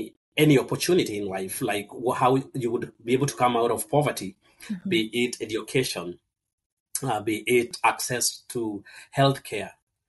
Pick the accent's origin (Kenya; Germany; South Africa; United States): Kenya; So I was born and raised in Kenya.